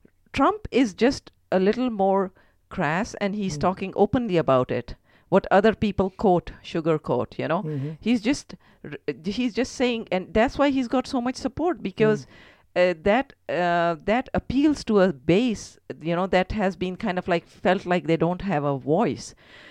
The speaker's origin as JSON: {"language": "English", "country": "Pakistan", "second_language": "English", "moved": "yes", "lives_now": "Fargo, United States", "said": "She says, no, but where are you originally from? So, of course, I had to say, Pakistan. And then she says, welcome. And I said, I laughed. I said, I've been here for 20 years, you know. I'm not new here"}